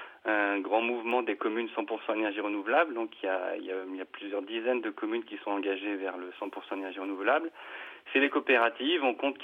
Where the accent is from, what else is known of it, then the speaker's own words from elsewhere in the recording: Germany; On consomme moins, on consomme à peu près 26% de moins d'électricité que les Français.